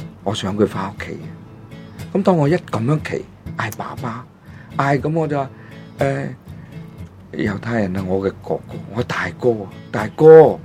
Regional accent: China; 嘅后裔嘅心俾咗我哋中国人

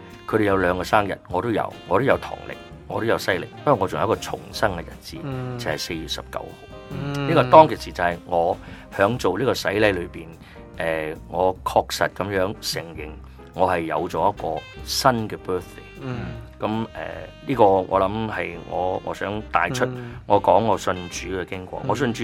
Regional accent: Hong Kong; 我哋香港人咧咩都中意認叻嘅

